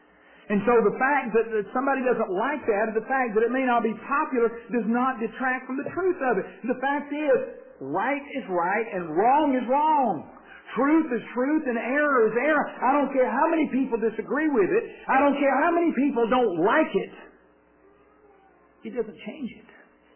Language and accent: English; Alabama, United States; Now, down south, I'm from L.A., if you didn't know that, if you can't tell, I'm from Lower Alabama.